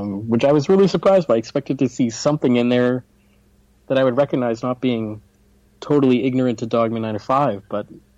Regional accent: Canada; And I'm Canadian.

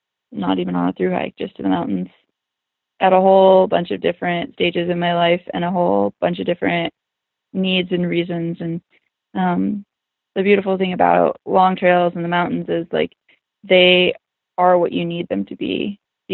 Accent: Michigan, United States; Like, I grew up in the Midwest in Michigan

